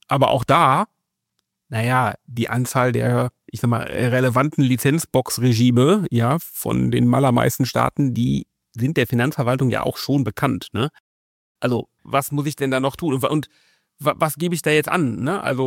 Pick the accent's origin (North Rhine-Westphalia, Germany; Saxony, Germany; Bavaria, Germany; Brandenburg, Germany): North Rhine-Westphalia, Germany; Ich bin ja Rheinländer.